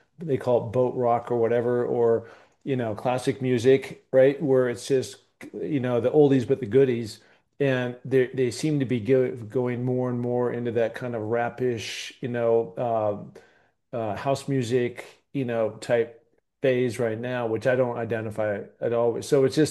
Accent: Seattle, Washington, United States; I'm from Seattle, so what came out of there was all kinds of grunge, right?

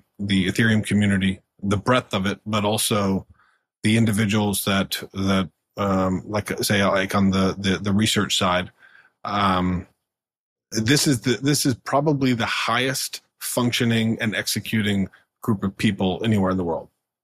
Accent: North Carolina, United States; I remember he was from North Carolina, actually, because I grew up in North Carolina.

